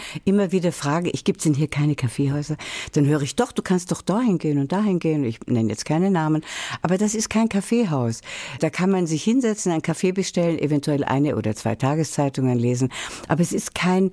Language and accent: German; Vienna, Austria; Ich komme halt aus Wien, schau.